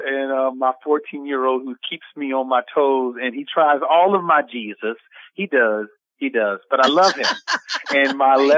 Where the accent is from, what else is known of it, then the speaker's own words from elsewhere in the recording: Gaithersburg, Maryland, United States; now in Upper Marlboro, United States; Yeah, I grew up in Gaithersburg, Maryland.